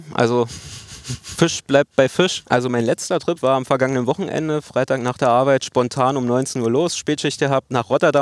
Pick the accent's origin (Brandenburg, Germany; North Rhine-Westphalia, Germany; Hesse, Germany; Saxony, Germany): Brandenburg, Germany; Königs Wusterhausen; born there; now in Niederlehme, Germany; Genau, ich wurde in Königs Wusterhausen geboren und wohne derzeit in Niederlehme. Das ist so 2 Kilometer entfernt von Königs Wusterhausen. Und das ist hier meine Heimatgewässer.